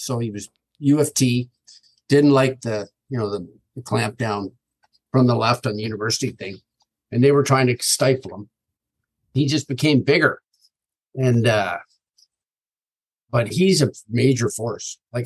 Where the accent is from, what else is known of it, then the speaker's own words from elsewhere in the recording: Canada; I'm Canadian, eh? Hockey Stick.